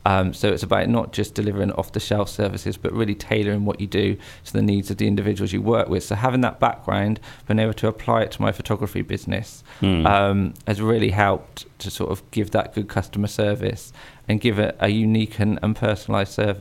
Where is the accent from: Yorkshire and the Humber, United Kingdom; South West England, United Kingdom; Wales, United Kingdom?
South West England, United Kingdom; I'm originally from the Cotswolds